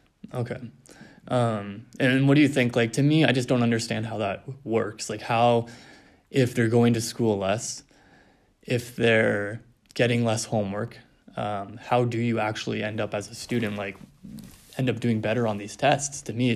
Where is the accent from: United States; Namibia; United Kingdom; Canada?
Canada; me, myself growing up in Canada, a lot of our tests were all very multiple choice based.